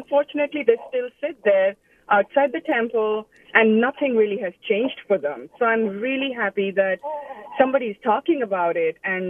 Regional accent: North India, India; I grew up in India, and I don't remember seeing anything done on this topic

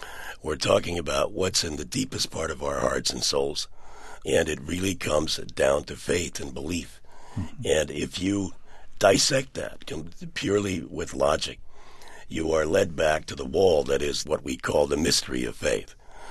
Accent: Cleveland, Ohio, United States; We came to the United States, my mom, my dad, and I, when I was six. And I grew up on Cleveland's near west side. We were very poor. We were an immigrant family.

